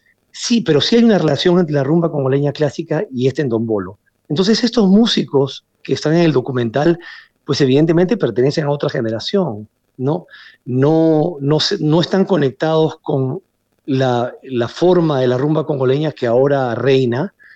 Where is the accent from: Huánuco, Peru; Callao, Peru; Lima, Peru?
Lima, Peru; yo crecí en Perú, yo soy peruano, crecí en Lima